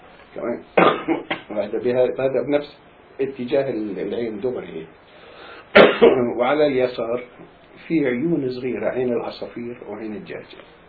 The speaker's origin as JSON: {"language": "Arabic", "town": "Qalunya", "region": "Jerusalem", "country": "Palestine", "tie": "born or raised there", "said": "وقريتنا يعني قلونيا من القرى المشهورة بكثرة الينابيع."}